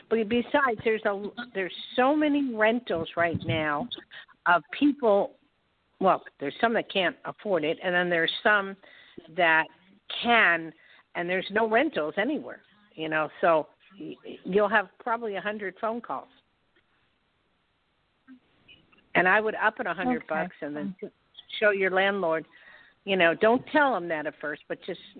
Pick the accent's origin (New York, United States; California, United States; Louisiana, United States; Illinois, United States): California, United States; Okay, what part? I grew up there. What part?